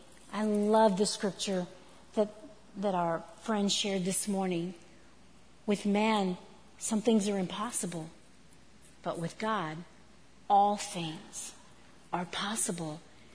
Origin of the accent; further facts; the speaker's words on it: Corpus Christi, Texas, United States; I was raised in Corpus Christi, Texas. My daddy was a pastor from the time I was a baby.